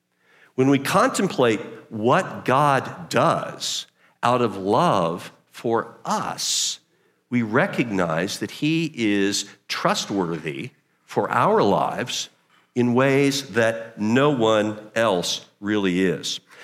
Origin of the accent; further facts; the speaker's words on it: United States; Now, I'm an American, and so I am, you know, I have come through the American experience